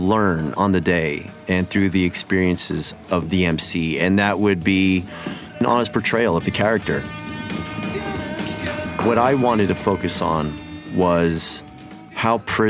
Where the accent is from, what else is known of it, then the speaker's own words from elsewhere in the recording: Los Angeles, California, United States; I'm born and raised in Los Angeles, Panorama City. A kid from the San Fernando Valley. Father's from Argentina, mother's from El Salvador.